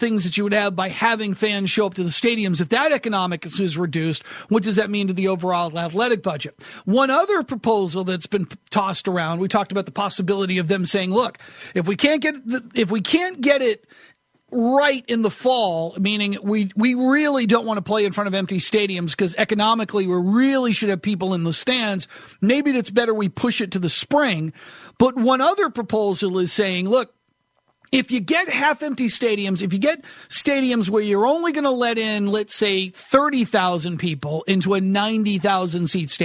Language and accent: English; Brooklyn, New York, United States; born there; I was born in Brooklyn. My father grew up in Brooklyn.